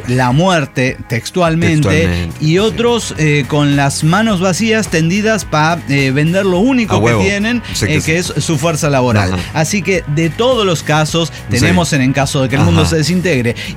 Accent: Nuevo León, Mexico; Yo trabajaba de diseñador gráfico en una empresa de publicidad impresa allá en mi pueblo de Nuevo León, México.

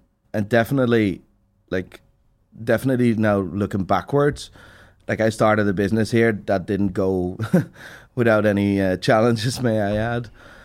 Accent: Amsterdam, North Holland, Netherlands; now in Belfast, United Kingdom; Amsterdam.

